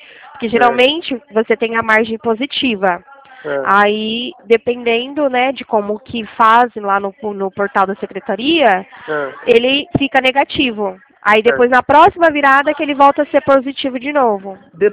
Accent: Sorocaba, São Paulo, Brazil; Não, eu sou de Sorocaba.

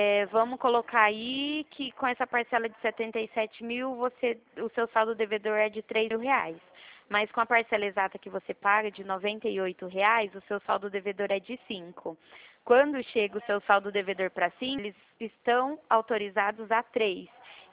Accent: Presidente Prudente, São Paulo, Brazil; Eu sou de Presidente Prudente.

